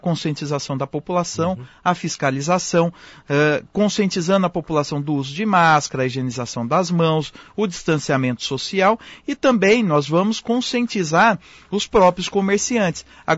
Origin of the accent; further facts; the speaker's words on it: Campinas, São Paulo, Brazil; Eu venho da periferia, né? Eu sou nascido em Campinas, eu venho da região do Ouro Verde